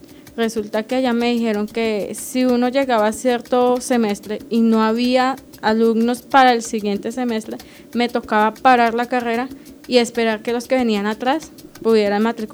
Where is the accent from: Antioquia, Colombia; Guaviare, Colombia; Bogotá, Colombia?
Guaviare, Colombia; San José del Guaviare; yo vengo del San José del Guaviare, me terminé la primaria en el año 2000 en el Colegio Departamental Manuela Beltrán. En ese mismo colegio terminé en el año 2006, también ahí en el Colegio Departamental en el Guaviare.